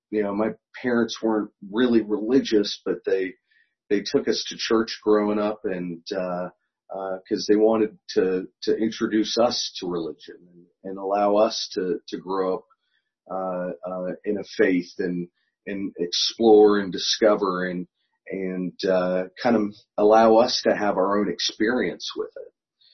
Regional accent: Montgomery County, United States; I grew up here in Montgomery County.

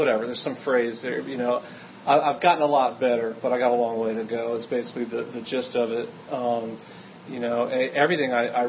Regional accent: Williamsburg, Virginia, United States; also born or lived in Connecticut; I grew up in Williamsburg, Virginia. Had some time in Connecticut, a couple trips back and forth.

